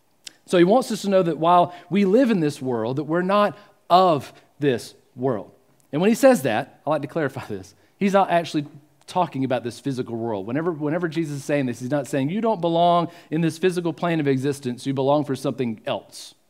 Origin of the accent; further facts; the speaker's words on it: Georgia, United States; it reminds me of home because I'm from Georgia, right?